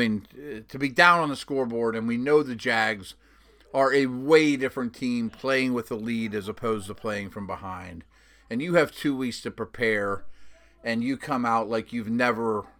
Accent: Jacksonville, Florida, United States; starting with the one here that happened in my hometown, a crazy game. Jacksonville 45, Steelers 42.

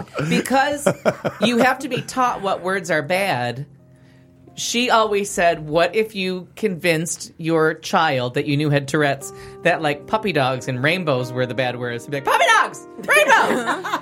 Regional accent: Niagara Falls, New York, United States; I'm from Niagara Falls, so I only watched it because it said Niagara, Niagara, so I had to watch it.

